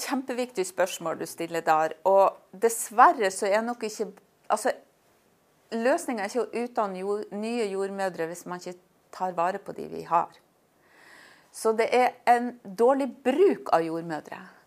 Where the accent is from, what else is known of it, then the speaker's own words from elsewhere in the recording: Sandnessjøen, Nordland, Norway; Jeg kommer jo fra Sandnessjøen, så dere kanskje har avslørt hvis dere er gode i dialektet.